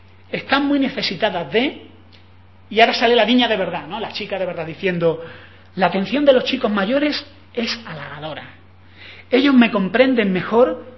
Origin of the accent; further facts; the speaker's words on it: Ecuador; Bueno, pues mi célula es de ecuatorianos. Todos somos ecuatorianos y llevo años con ellos, son como mi familia.